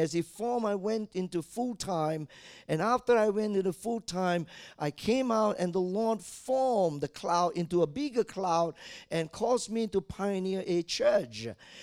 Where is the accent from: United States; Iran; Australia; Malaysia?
Malaysia; Malacca; now in Kuala Lumpur, Malaysia; And then when I left my hometown, Malacca, went to KL